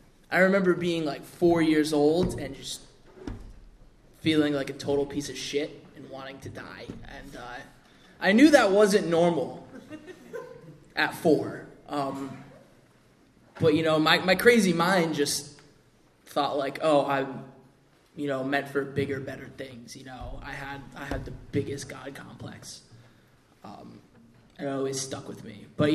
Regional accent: Connecticut, United States; born there; Anyways, I was born in Connecticut.

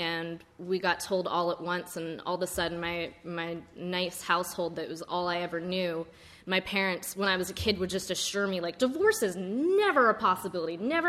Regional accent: California, United States; I grew up in California. I had a white picket fence household.

